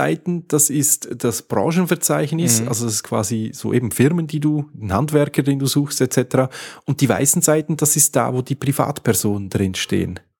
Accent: Switzerland; Bei uns in der Schweiz bekommt man jedes Jahr eigentlich ein neues Telefonbuch zugeschickt.

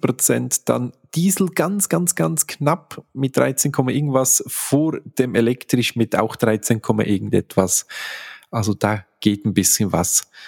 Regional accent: Switzerland; bei uns in der Schweiz zum Beispiel darfst du keine Unterfahrzeugbeleuchtung haben, weil störend.

